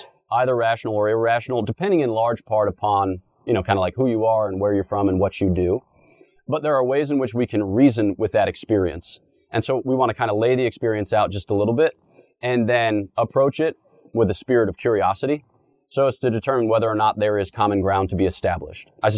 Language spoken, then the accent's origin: English; East Coast, United States; So even though I come from the East Coast, where people talk fast and talk mean in largely ironical terms